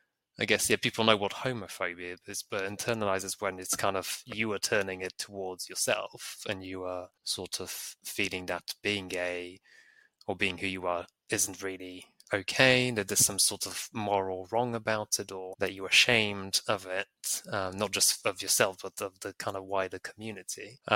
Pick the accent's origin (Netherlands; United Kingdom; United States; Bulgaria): Bulgaria; So, you know, I come from Bulgaria, where people still hold, quite a few people still hold a very sort of homophobic, you know, racist, sexist sort of views